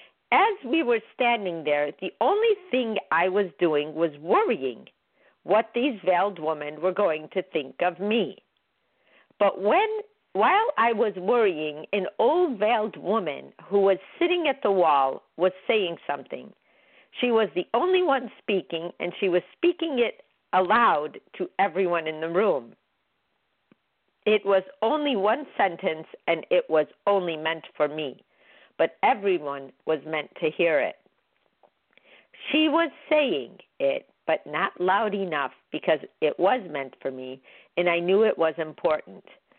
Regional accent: Chicago, Illinois, United States; Just my opinion, but I'm from Chicago, so you can't judge.

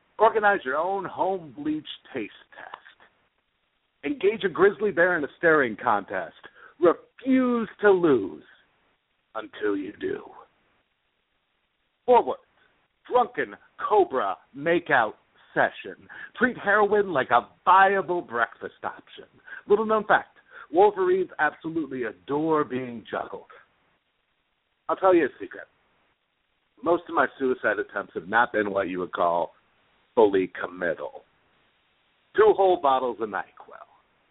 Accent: Phoenix, Arizona, United States; I was raised in Phoenix, Arizona.

